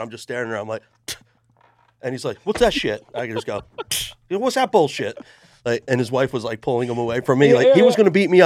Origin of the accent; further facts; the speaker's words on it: Philadelphia, Pennsylvania, United States; the Philly character, because I'm from Philly.